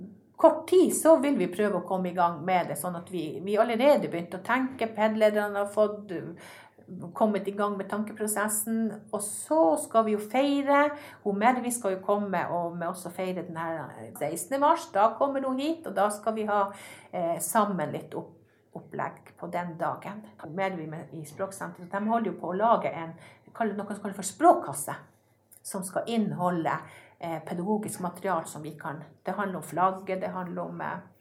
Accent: Alta, Finnmark, Norway; also born or lived in Langfjord; Ja, for mor mi er fra Langfjord, og så jeg har bodd i Langfjorden litt, og så flytter vi til Alta. Ja. Så jeg har jo vokset opp i Langfjorden, mellom Langfjorden og Alta.

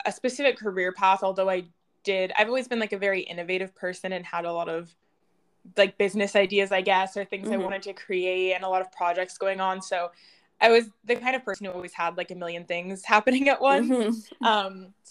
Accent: Denver, Colorado, United States; I grew up in Denver, Colorado.

